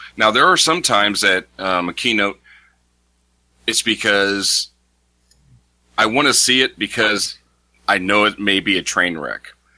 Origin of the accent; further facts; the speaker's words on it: California, United States; now in San Antonio, United States; Because, hey, being, I grew up in California, during my teenage years, and Carl's Jr.'s, that was our spot.